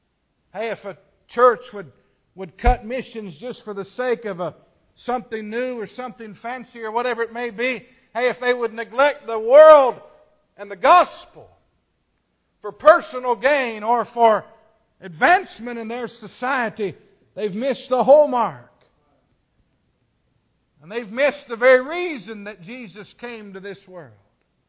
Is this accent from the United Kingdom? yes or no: no; Kentucky, United States; I'm from Kentucky, I could make up words.